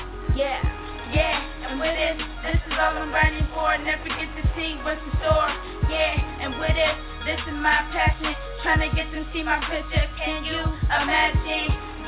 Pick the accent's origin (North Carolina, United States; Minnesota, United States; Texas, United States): Minnesota, United States; Saint Paul; Minnesota is dope. I'm actually from St. Paul, but Minneapolis is my second home.